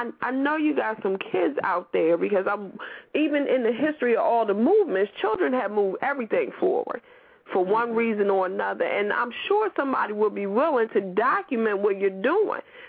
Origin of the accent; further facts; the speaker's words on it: Philadelphia, Pennsylvania, United States; also born or lived in Baltimore; I'm in Philly now. I'm from Philadelphia, but I lived in Baltimore for a while.